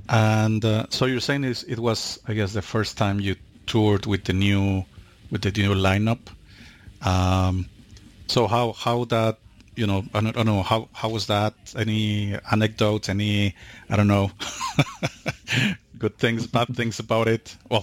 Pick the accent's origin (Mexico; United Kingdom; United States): Mexico; I'm originally from Mexico